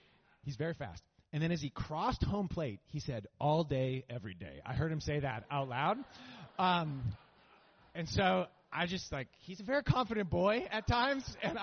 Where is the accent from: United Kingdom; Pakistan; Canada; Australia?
Canada; now in United States; But as Benji said, we are Canadian by way of Texas. I'm sporting my Mountie socks. There's Mountie on that side, and then there are horses on this side. We have spent the last 14 years in Texas